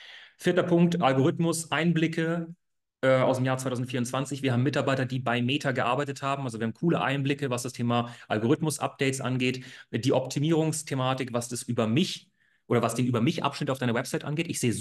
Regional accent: Munich, Bavaria, Germany; moved away as an adult; now in Berlin, Germany; Ich komme ursprünglich aus München, wie es da auch steht. Ich bin Bayer. Ich bin damals vor knapp 8 Jahren nach Berlin hochgezogen, aufgrund von meinem Masterstudiengang International Management.

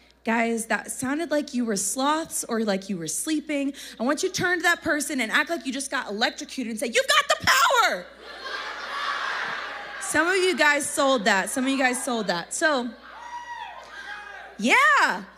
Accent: Texas, United States; I'm from Texas.

